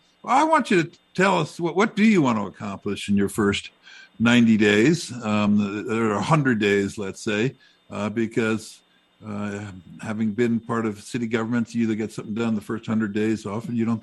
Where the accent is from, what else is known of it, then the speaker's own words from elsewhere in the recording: New York City, New York, United States; born there; also born or lived in Aspen / Boulder / Denver; New York City. I was born in New York City, went suburbs, lived in Aspen, lived in Boulder, lived in Denver, I guess a little while.